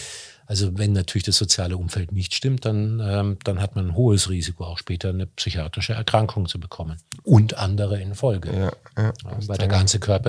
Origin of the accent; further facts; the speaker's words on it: Germany; Ich habe gestern eine etwas bizarre Todesanzeige gelesen aus dem Ort, wo ich komme, aus Deutschland.